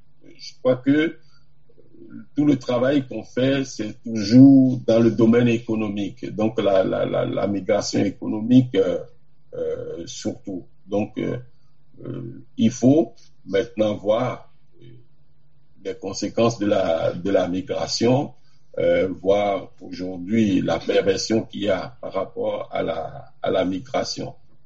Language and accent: French; South Benin, Benin; je prends le cas du sud du Bénin, on est venu d'Adiatado, chez moi. Donc, on est venu du Togo, quelque part du Togo.